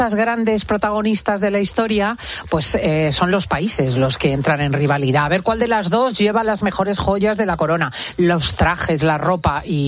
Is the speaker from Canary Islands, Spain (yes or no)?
no; Madrid, Community of Madrid, Spain; born there; Ojalá hubiese nacido yo en el Mediterráneo, en mi maravillosa Almería. Pues no, nací en secano, en Madrid.